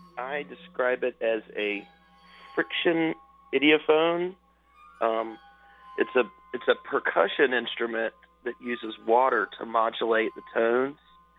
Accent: Gulfport, Mississippi, United States; I'm originally from Mississippi Gulf Coast, and so he was in Gulfport, which is my hometown

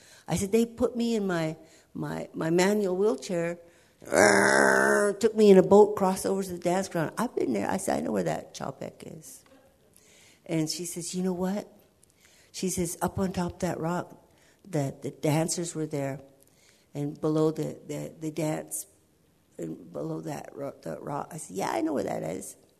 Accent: California, United States; we come from Wiat area here, but we come from the World Renewal Religion.

